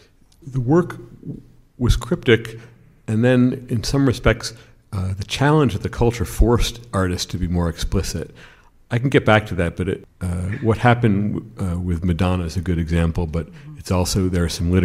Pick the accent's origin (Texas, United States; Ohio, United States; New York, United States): New York, United States; Albany; And I grew up in Albany, or in a suburb of Albany